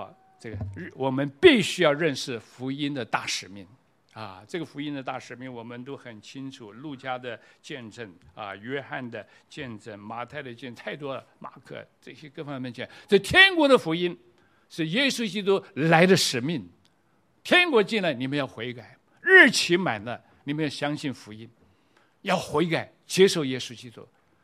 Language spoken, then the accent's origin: Chinese; China; 这就是今天中国的教会，神不偏待人，神爱我们中国人，时候到了，福音也带给我们中国人。